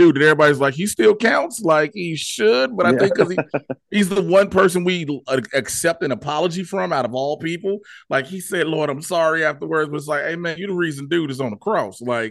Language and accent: English; Chicago, Illinois, United States; But I grew up outside of Chicago